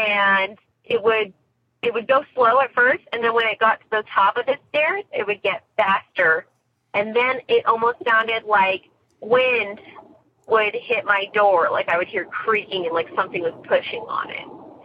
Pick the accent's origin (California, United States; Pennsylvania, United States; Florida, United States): California, United States; I'm from California. Wanted to call in regards to a house that I grew up in. We moved there when I was 6 years old with my three older siblings